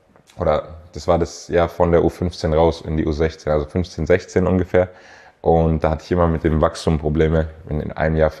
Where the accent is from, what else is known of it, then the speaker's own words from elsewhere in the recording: Heidelberg, Baden-Württemberg, Germany; Also ich bin geboren 1998, auch in Heidelberg und aufgewachsen in Rohrbach, in der Rastatterstraße. Meine Eltern leben sogar noch immer dort.